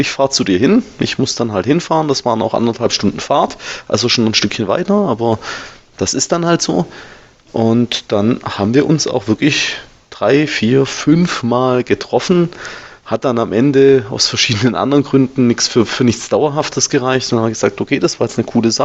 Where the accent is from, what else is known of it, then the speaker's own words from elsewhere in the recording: Baden-Württemberg, Germany; Also ich bin ja Schwabe, ne? Die Schwaben sind ja nicht ganz zu Unrecht knausrig.